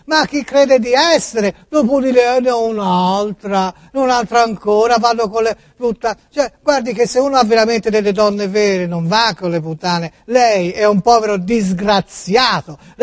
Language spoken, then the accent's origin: Italian; Tuscany, Italy; accent: Tuscan; Io ho l'accento toscano e me ne vanto